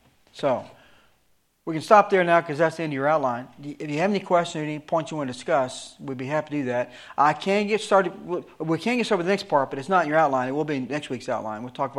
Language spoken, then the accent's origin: English; Alabama, United States; Let's mark it down to 6 billion just for sake of math because I'm from Alabama.